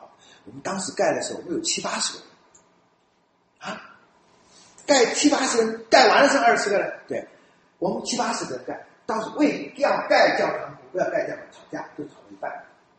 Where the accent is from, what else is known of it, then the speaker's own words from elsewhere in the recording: Fujian, China; 我们中间的弟兄少数跟我同乡的，我们闽南人，他们吃什么我们用闽南话念